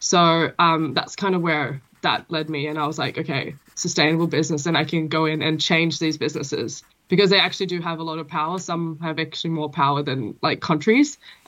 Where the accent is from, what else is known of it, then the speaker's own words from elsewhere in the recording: Norway; also born or lived in Melbourne, Australia; I grew up in two countries, mainly Norway, and I also grew up a bit in Melbourne, in Australia. So my accent's a bit funny.